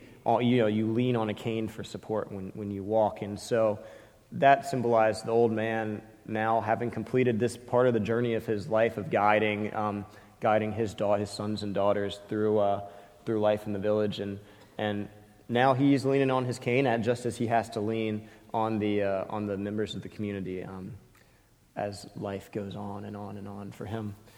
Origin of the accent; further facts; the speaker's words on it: United States; I didn't like calling him Musaza because I'm American